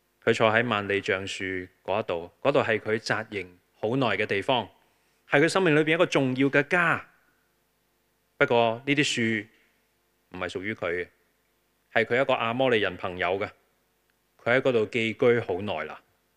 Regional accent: Hong Kong; 系啊，我哋香港人好紧张嗰个界线

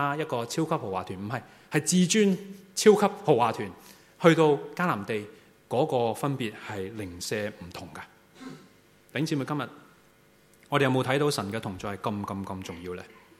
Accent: Hong Kong; 你知道我們香港人很喜歡聽的

